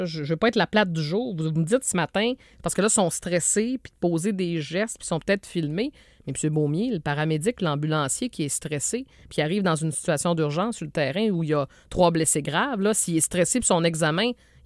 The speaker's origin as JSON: {"language": "French", "region": "Quebec", "country": "Canada", "said": "Est-ce qu'on manque de paramédics et d'ambulanciers chez nous, en Mauricie?"}